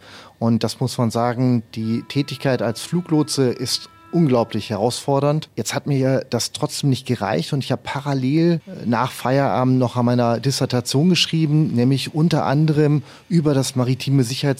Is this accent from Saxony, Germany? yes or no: no; North Rhine-Westphalia, Germany; ich bin geboren und groß geworden im wunderschönen Münsterland, tief katholisch, war dort auch zum Schluss Schüler eines privaten Klostergymnasiums.